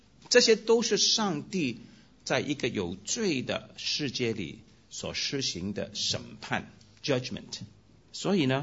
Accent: Hong Kong; 我从小唱这些诗歌的我们香港呢是喝这种奶水长大的

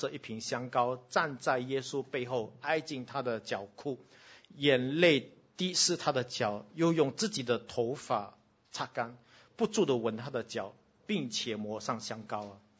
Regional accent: Singapore

